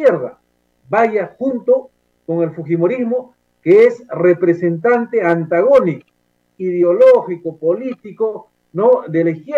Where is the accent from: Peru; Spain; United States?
Peru; Ayacucho; La vida de un ayacuchano, yo soy de Ayacucho, en Ayacucho impunemente asesinaron a 10 personas, ¿no?